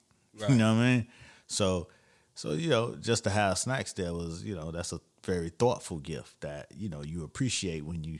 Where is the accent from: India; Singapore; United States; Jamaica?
United States; Florida; You know, I'm from Florida.